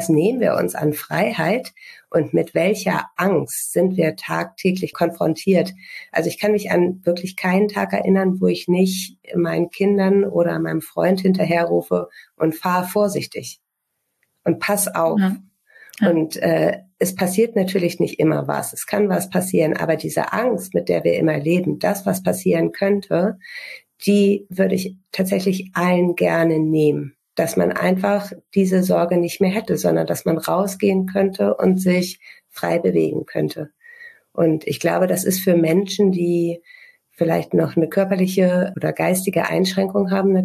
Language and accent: German; Lower Saxony, Germany; wir sind in Niedersachsen in einer Kleinstadt aufgewachsen